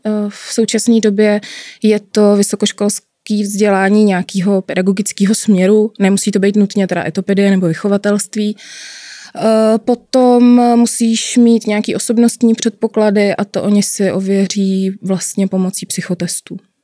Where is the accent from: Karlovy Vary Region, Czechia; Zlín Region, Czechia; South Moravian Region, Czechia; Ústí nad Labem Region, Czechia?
Ústí nad Labem Region, Czechia; Most; Tak já úplně původně pocházím z Mostu, ze severu. V současné době ale žiju ve středních Čechách. Já bych to zatím dál úplně neupřesňovala, jestli můžu. Je mi 36, brzo mi bude 37